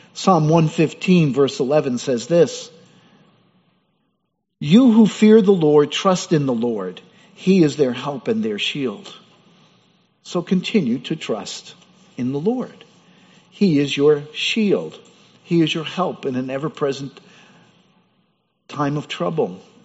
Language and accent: English; New York, United States; And of course, we're from New York.